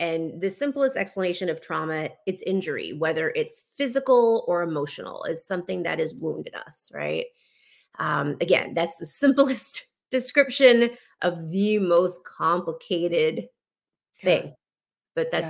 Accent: Los Angeles, California, United States; And I was one of the LA Weekly People of the Year, which was exciting. That's my hometown, you know.

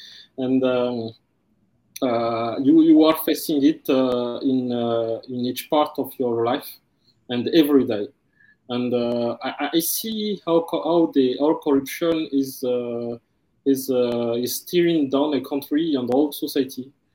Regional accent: Madagascar; English is a second language; moved away as an adult; now in France; I am half Malagasy and French. I grew up in Madagascar during my first 18 years. And I came in France at 18 to do the university for education.

